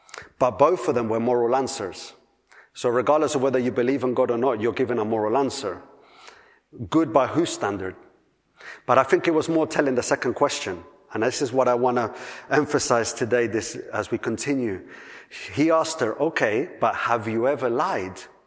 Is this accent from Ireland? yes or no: no; Colombia; I come from Colombia